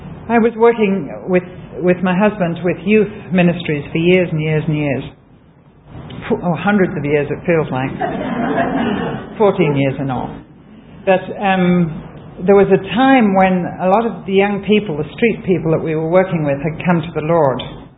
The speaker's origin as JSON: {"language": "English", "region": "England", "country": "United Kingdom", "said": "Fortunately, I'm English."}